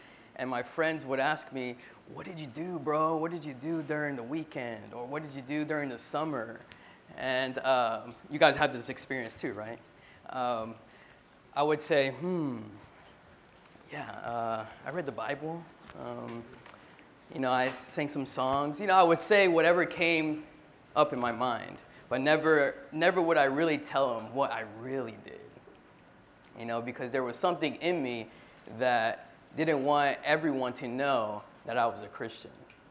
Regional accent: Florida, United States; also born or lived in Long Beach; now in Boston, United States; I was born in born in Long Beach, California, raised in Florida, and now I live in Boston, and I serve full-time in Boston.

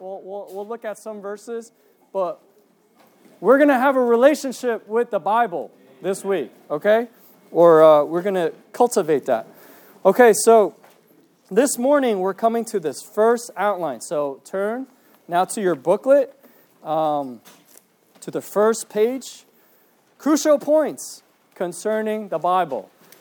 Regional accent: Piscataway, New Jersey, United States; okay, and I am from Piscataway, New Jersey.

